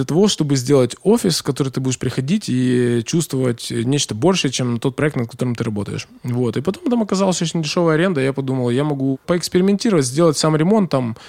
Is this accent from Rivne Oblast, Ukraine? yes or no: no; Dnipro, Dnipropetrovsk Oblast, Ukraine; я теж зі Сходу. Я не так далеко зі Сходу, я з Дніпра